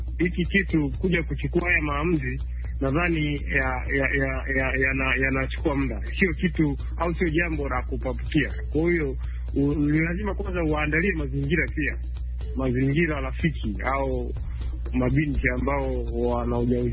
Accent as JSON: {"language": "Swahili", "town": "Bukoba", "region": "Kagera", "country": "Tanzania", "said": "ninatokea Bukoba, Kagera, Tanzania."}